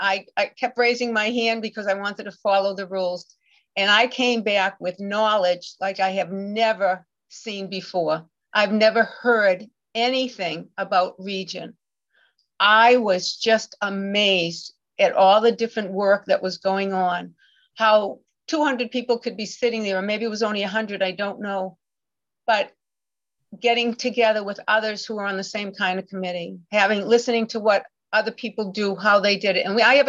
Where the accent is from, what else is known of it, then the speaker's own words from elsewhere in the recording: Boston, Massachusetts, United States; moved away as an adult; now in Florida, United States; I'm a transplant from the Boston, Massachusetts area. I moved down here permanently into Florida in 2011 to take care of my sick daughter.